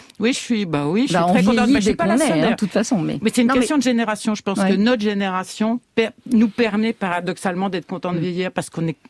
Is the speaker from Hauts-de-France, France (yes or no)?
yes; Hauts-de-France, France; chez moi, quand j'étais petite, dans le Nord, qui était vraiment une région populaire et encore travailleuse, parce qu'il n'y avait pas encore eu la crise à l'époque où je suis née